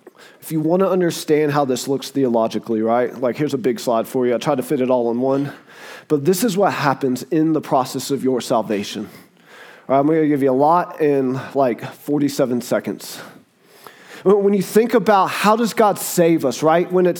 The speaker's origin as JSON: {"language": "English", "region": "the South", "country": "United States", "accent": "Southern", "said": "I'm from the South. Like, everybody's like, where's that accent from? I'm like, it's called the South, baby."}